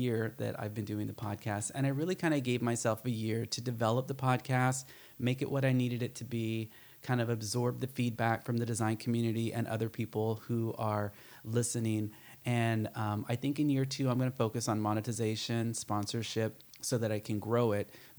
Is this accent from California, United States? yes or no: yes; Pomona, California, United States; also born or lived in Irvine; I was born and raised in Pomona, California, actually. Moved out to Orange County after high school. So I moved out to Irvine in 91-ish.